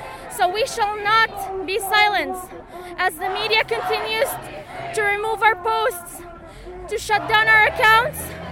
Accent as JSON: {"language": "English", "country": "Kuwait", "tie": "born or raised there", "second_language": "English", "said": "I'm Palestinian by descendant of my great-grandfather. I was born here. I was raised in Kuwait, not in Palestine or anywhere in Palestine."}